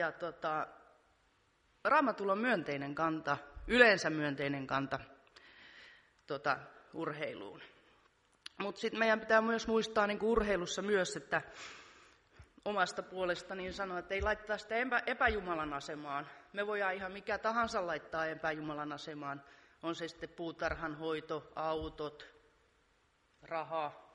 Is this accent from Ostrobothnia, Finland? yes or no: yes; Jakobstad, Ostrobothnia, Finland; Mä oon pietarsaarelainen. Mä oon kasvanut perheessä.